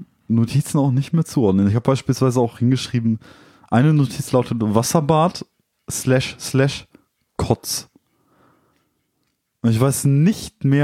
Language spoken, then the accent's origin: German; Dortmund, North Rhine-Westphalia, Germany; Also wir möchten da niemanden angreifen, aber wir kommen halt aus Dortmund.